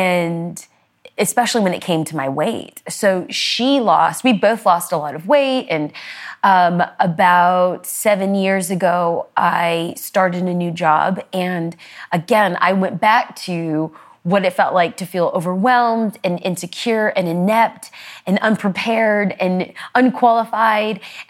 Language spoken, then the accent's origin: English; Los Angeles, California, United States; I grew up poor, and so I'm first generation American. I grew up in Los Angeles.